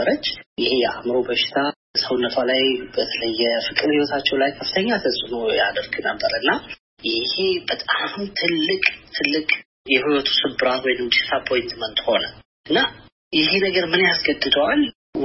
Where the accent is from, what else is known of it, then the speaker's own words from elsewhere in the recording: Ancharo, Amhara, Ethiopia; እኔም በልጅነት የአንቻሮ በምትባል ተራራማ አካባቢ ነው ያደግኩት።